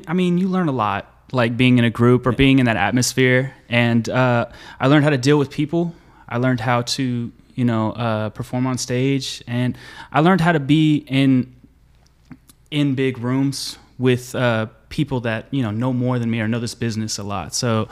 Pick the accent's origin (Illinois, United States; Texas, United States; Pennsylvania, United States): Texas, United States; Well, you already got, I'm from Texas. I'm 26 years old.